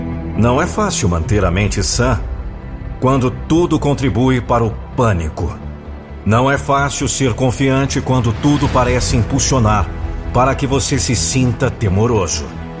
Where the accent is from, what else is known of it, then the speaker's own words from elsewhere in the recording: Brazil; Porque somos brasileiros. Porque somos capazes.